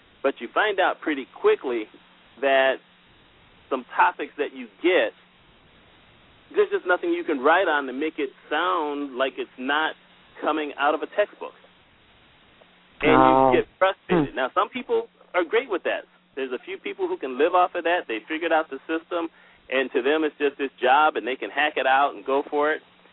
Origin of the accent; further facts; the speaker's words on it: United States; I highlighted myself as an American writer, lived in New York